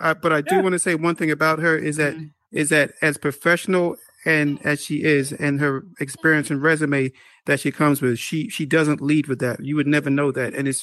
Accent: Bronx, New York, United States; because we're both from the Bronx.

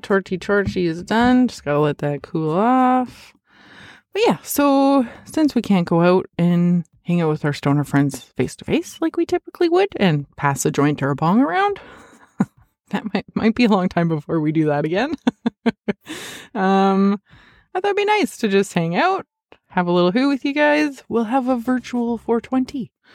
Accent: Edmonton, Alberta, Canada; my hometown of Edmonton

